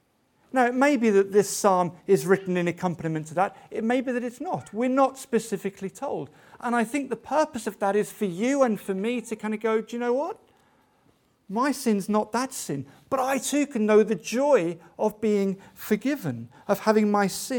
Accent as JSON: {"language": "English", "country": "United Kingdom", "said": "And because we're British, we do it a bit more politely than that."}